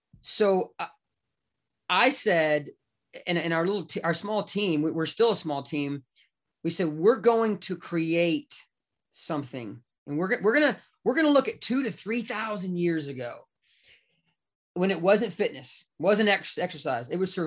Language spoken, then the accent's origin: English; Austin, Texas, United States; you're going to be coming to one in January here in Austin, my hometown.